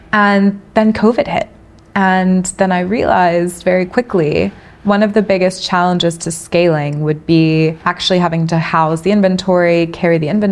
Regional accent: Mexico; because I was from Mexico and I thought, okay, there was clearly a lot of, you know, interest in Latin fashion at the time

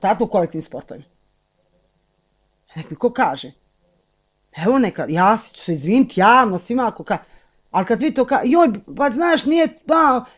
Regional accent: Tuzla, Tuzla Canton, Bosnia & Herzegovina; Znači, mi smo rasli sa sportom u Tuzli.

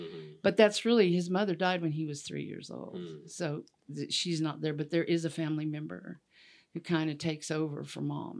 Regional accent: Coronado, California, United States; born there; I'm a Navy brat. Okay, so I was born in. I was born in San Diego, but it's not really San Diego. I was born in Coronado, on the island of Coronado, which is a military annex.

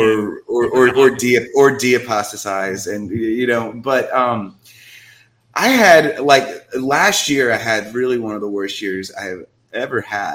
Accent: New Orleans, Louisiana, United States; everybody knows that I grew up in New Orleans

